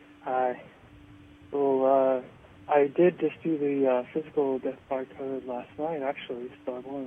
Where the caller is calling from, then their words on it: Georgia, United States; I'm calling from Georgia.